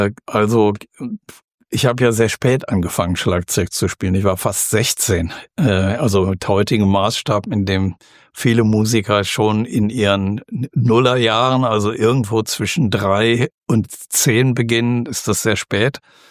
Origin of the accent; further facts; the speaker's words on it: Aachen, North Rhine-Westphalia, Germany; habe 4 Spielzeiten tatsächlich im städtischen Orchester in meiner Heimatstadt als Aushilfe gespielt durch meinen Schlagzeuglehrer, der Prinzipal, der erste Schlagzeuger im Orchester war in Aachen.